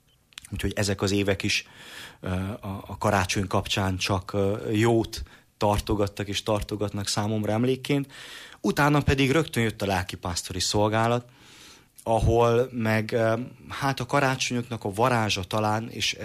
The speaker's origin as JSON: {"language": "Hungarian", "town": "Târgu Mureș", "region": "Mureș County", "country": "Romania", "tie": "born or raised there", "said": "Itt nőttem fel Marosvásárhelyen, Tömbháznegyedben, ahol akkoriban épült a templom"}